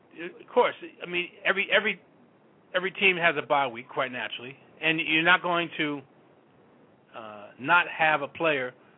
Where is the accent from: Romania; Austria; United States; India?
United States; New Jersey; I am from Jersey, along with Jeff